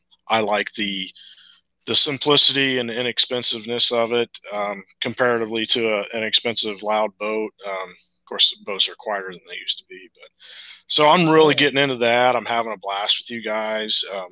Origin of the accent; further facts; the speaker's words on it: Ohio, United States; I'm from Central Ohio, I grew up in Ohio. I've lived here all my life